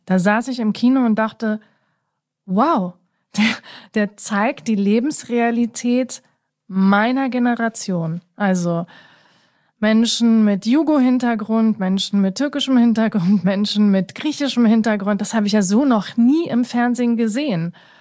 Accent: Berlin, Germany; born there; Ich bin ja in Deutschland geboren, ich bin in Berlin geboren.

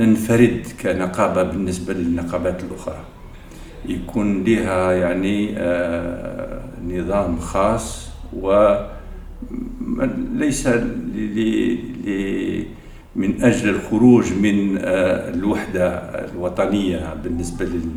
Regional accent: Algiers, Algiers Province, Algeria; also born or lived in Laghouat; ولد الجزائر، يعني من مواليد من في الأصل من الجنوب، من الجنوب الجزائري من الأغواط

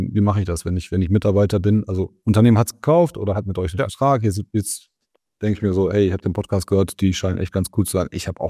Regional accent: Turkey; Ich meine, ich bin Türke, ja.

